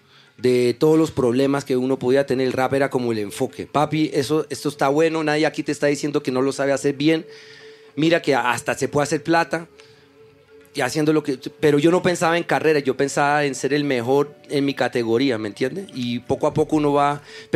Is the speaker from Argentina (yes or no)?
no; Colombia; Yo como buen colombiano no desperdicié ni una.